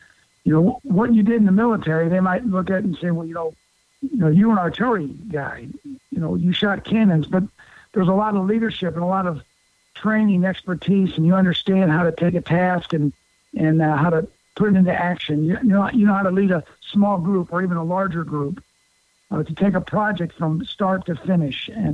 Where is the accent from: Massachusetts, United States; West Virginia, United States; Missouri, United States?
Missouri, United States; St. Louis; now in New Jersey, United States; I'm from St. Louis, and we ended up in New Jersey because of the program Vets for Warriors.